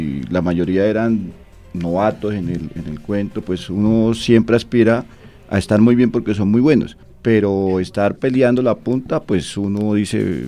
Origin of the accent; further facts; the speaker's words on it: Útica, Cundinamarca, Colombia; El profe pues nos hizo el honor de llegar a mi pueblo, a Útica, que hicimos un torneo.